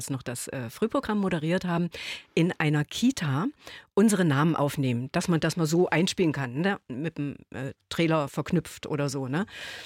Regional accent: Thuringia, Germany; moved away as an adult; now in Leipzig, Germany; Also Thüringen ist genauso meine Heimat wie seit 1978, als ich nach Leipzig zum Studium gegangen bin, Sachsen.

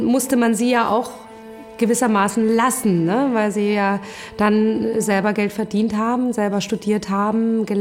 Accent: East Germany, Germany

